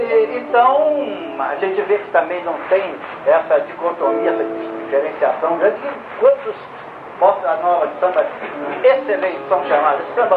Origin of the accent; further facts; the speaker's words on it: Bahia, Brazil; Eu também sou baiano